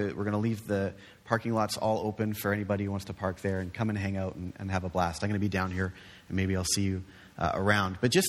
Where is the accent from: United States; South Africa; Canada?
Canada; also born or lived in Great Britain; I wasn't born in Canada. I was born in Great Britain, emphasis on the great of the Britain part. And I... Yeah, yeah. So I came over here to the colonies